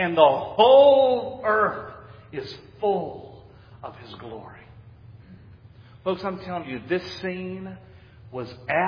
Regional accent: North Carolina, United States; And we hunted as we were growing up in North Carolina.

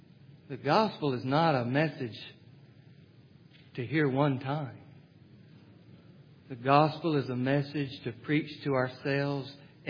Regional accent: the South, United States; but I'm from the South and when we get excited we yell!

